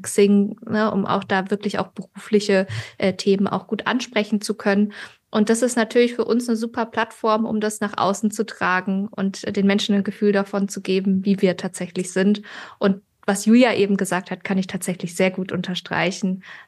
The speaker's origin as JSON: {"language": "German", "town": "Freiburg", "region": "Baden-Württemberg", "country": "Germany", "tie": "born there", "said": "ich bin gebürtige Freiburgerin, ich hatte schon mein Leben lang irgendwie Bezug zur Badenova."}